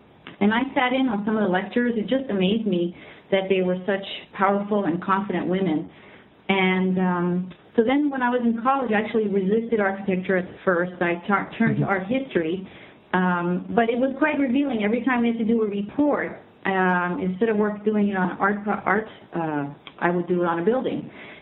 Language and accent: English; Iran; I had to explain my being Iranian to my American friends, and I kind of have to explain my being American to my Iranian friends. My mother's mother, my grandmother was American. She was from Idaho, but she married an Iranian and moved to Iran, and which is where I grew up.